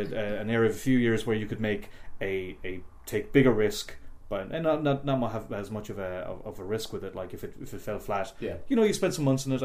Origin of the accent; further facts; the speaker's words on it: Leinster, Ireland; Yeah, I think there's a certain work ethic that we had growing up here, that it's like, you know, because like I've had some crap jobs.